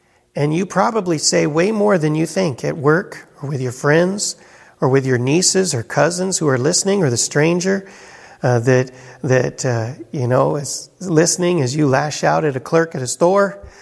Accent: Colorado, United States; also born or lived in Chicago, United States; I was born in Chicago and then moved to Colorado, but then went back to Chicago for 8 years for college and seminary.

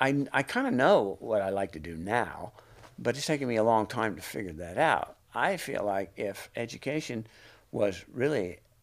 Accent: Delaware, United States; Delaware.

